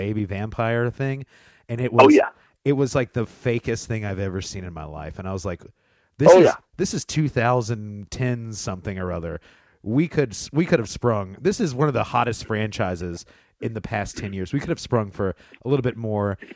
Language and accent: English; Indiana, United States; I always say Louisville because I'm actually from Indiana, so like I'm from like a whole 5 minutes north of there, but I've always called it Louisville.